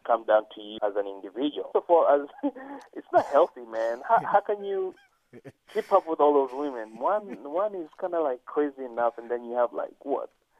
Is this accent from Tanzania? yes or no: yes; Tanzania; Going according to my religion, which is Roman Catholic, it's not allowable. It's like a big no-no. But growing up in Tanzania